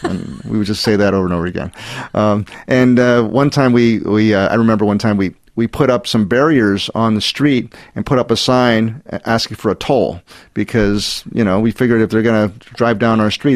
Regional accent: Pittsburgh, Pennsylvania, United States; I grew up outside Pittsburgh, Pennsylvania, in the United States, and wasn't anything really remarkable.

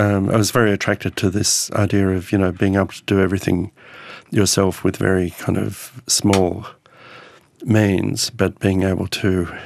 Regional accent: Australia; I'm actually Australian, and, you know, I'm back here.

